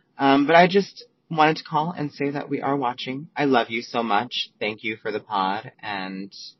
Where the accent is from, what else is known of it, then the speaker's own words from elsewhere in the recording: Las Vegas, Nevada, United States; I'm also from Vegas. She's my Vegas sister, but she doesn't know that I exist.